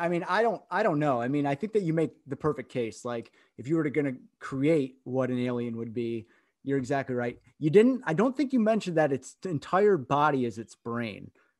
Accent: Grand Rapids, Michigan, United States; my best high school teacher did some acting, which was crazy because I grew up in Grand Rapids, Michigan

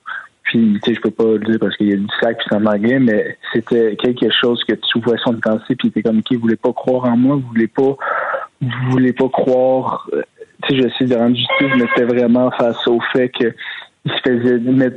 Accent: Quebec, Canada; Moi, c'est un fier québécois, je suis un fier canadien.

